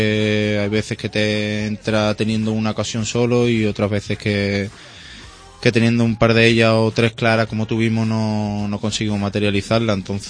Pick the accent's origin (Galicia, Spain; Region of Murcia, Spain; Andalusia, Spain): Andalusia, Spain; Cádiz; also born or lived in Jerez; mi familia, tanto mi padre como mi madre, son de Jerez y... pero yo me fui a vivir a Cádiz a los 3 días porque mi padre estaba destinado allí en Cádiz, es ferroviario, y me fui a vivir allí y me he criado desde chiquitito en Cádiz